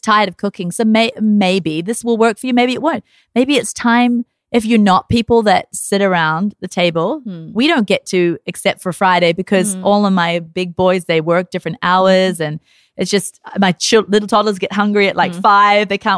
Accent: Scotland, United Kingdom; We're Scottish, by the way, oats thrill our.

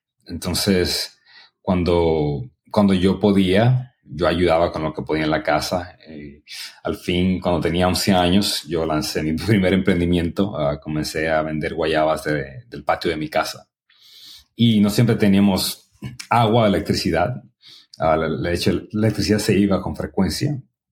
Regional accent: Santo Domingo, Dominican Republic; born there; Pues yo nací en los Trinitarios, en Santo Domingo.

